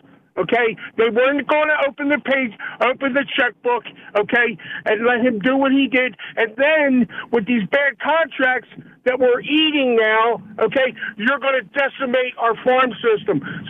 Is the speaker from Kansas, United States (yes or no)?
no; Havertown, Pennsylvania, United States; I was born and raised in Havertown, dude.